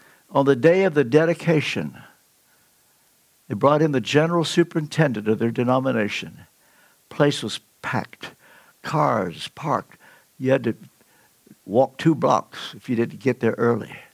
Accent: Ashland, Kentucky, United States; I'm from Ashland, Kentucky. I don't get back there often, but when I do, while I'm there, I always take Louise to South Ashland and say, that's the building.

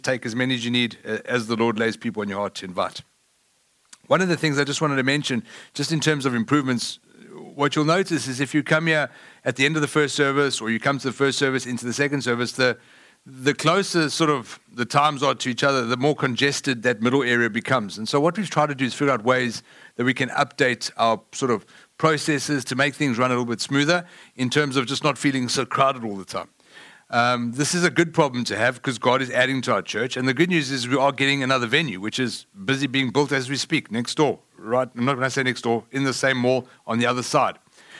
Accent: South Africa; I am from South Africa. We don't have Bengals in South Africa. We have Lions and we watch rugby.

